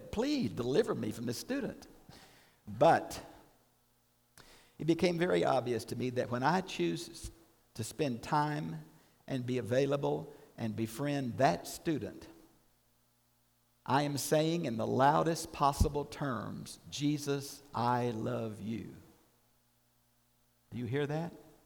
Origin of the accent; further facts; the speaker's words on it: Houston, Texas, United States; And, you know, I grew up in Houston. I really thought milk came out of a carton, not out of a cow. So I am not a rural farm person, okay?